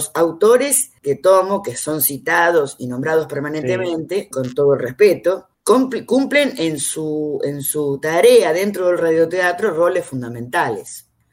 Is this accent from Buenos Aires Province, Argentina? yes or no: no; Santa Rosa, La Pampa, Argentina; yo me crié en una ciudad en Santa Rosa, en la provincia de La Pampa, donde no había televisión ni radios, solo había Radio Nacional.